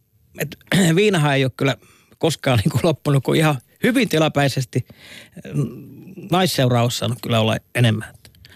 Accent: Lapland, Finland; Ja lapsena Lapissa oli yksi naapurin paras kaveri siihen aikaan.

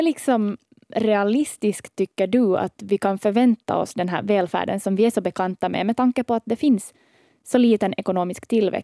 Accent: Finland

